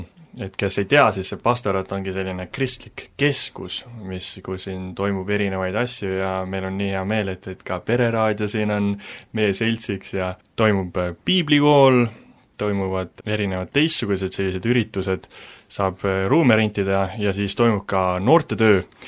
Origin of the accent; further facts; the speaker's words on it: Tarvastu, Viljandi County, Estonia; ma sündisin üldse Tarvastus, või noh, ma sündisin Viljandis, aga siis elasime Tarvastus. See on siis jah, Viljandist selline äkki mingi 20 minutiline tee.